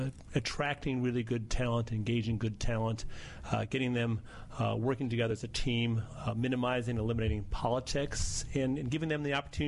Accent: Chicago, Illinois, United States

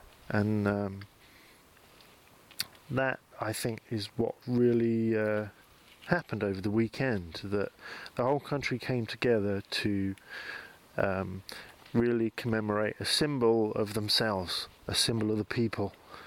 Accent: United Kingdom; now in Denmark; I came away from my home country feeling as though, you know what, it's not that bad a place after all. I mean, there's a lot of reasons why I decided to move away from the UK and end up in Denmark.

